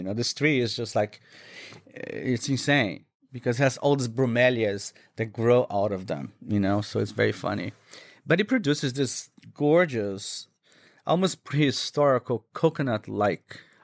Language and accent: English; Minas Gerais, Brazil; it's typical from my home state. I come from Minas Gerais, which is a state southwest of Rio. It's in the mountains.